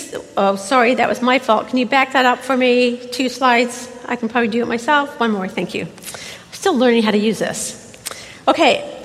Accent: England, United Kingdom; I grew up in England and we went there almost every Sabbath afternoon.

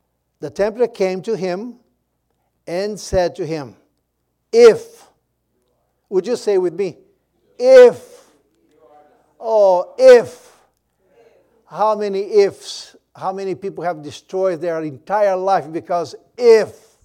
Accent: Brazil; first language Portuguese; English is a second language; In my hometown in Brazil, the simple people, the more people less educated, but they have sometimes beautiful wisdom.

